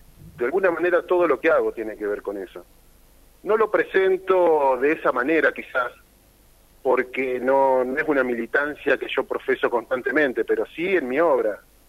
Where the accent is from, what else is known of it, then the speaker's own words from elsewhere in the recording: Santa Fe, Argentina; Yo soy de Santa Fe Capital